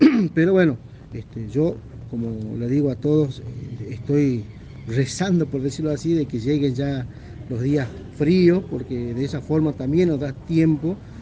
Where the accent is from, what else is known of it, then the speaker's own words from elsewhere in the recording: Monterrico, Jujuy, Argentina; nosotros que somos de Monterrico, trabajar muy fuertemente el tema de la eliminación de los criaderos